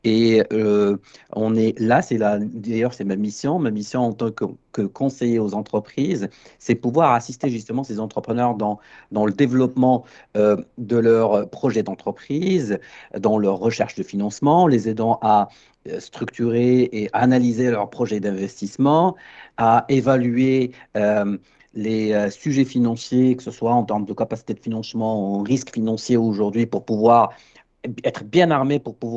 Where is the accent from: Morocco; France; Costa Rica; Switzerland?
Morocco; moi, je suis originaire du Maroc, où j'ai travaillé pendant plus d'une vingtaine d'années en milieu bancaire